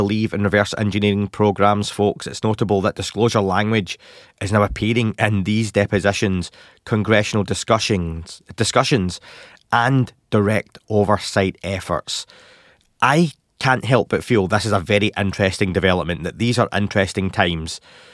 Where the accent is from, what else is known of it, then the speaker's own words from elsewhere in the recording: Scotland, United Kingdom; accent: Scottish; Excuse my Scottish accent saying that word.